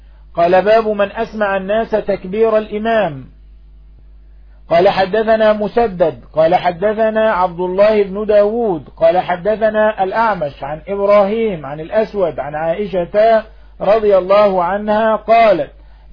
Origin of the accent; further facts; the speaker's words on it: Egypt; وهذا يحصل عندنا في مصر في مساجد كثيرة.